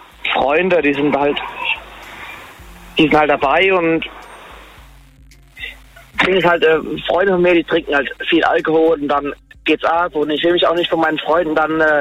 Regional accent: Mannheim, Baden-Württemberg, Germany; Ich aus Mannheim.

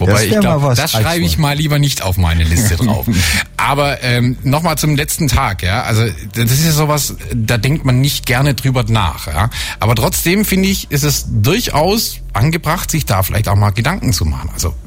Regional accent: Baden-Württemberg, Germany; Also für den Schwaben oder für uns Baden-Württemberger fängt ja quasi hinter Mannheim Südschweden an.

